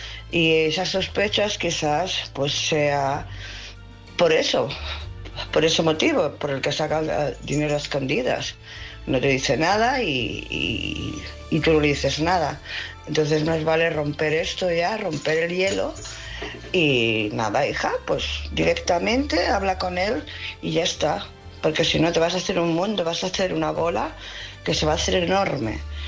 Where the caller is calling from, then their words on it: Barcelona, Catalonia, Spain; de Barcelona.